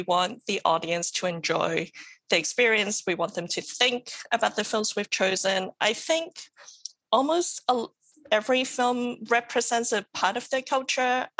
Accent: Australia; also born or lived in Hong Kong; I was born in Hong Kong, and then as a kid, I grew up in Australia. We moved there when in the early 90s or something. And I went to school there, did my uni there

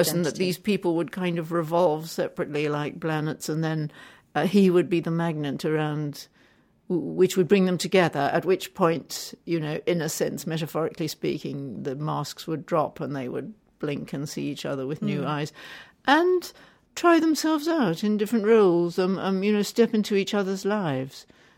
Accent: South Africa; real true life stories of my growing up in South Africa.

